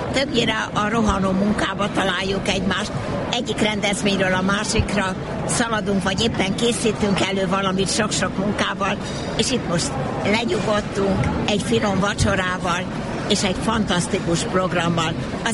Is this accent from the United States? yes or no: yes; New York, United States; Én New Yorkból vagyok